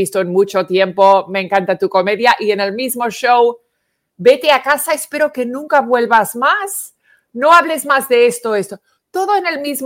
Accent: New York, United States; Porque yo no hablé, ¡soy de New York!

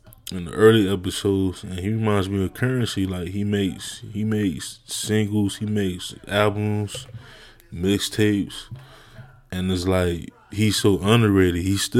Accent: Miami, Florida, United States; people could know that I'm from Dade, I'm from Miami, like just by my accent and certain things I say.

